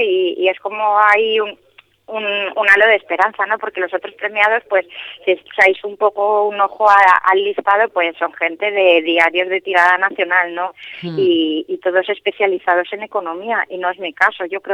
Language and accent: Spanish; Madrid, Community of Madrid, Spain; Un hotel que yo como madrileña veía desde la calle así de lejos, ¿no?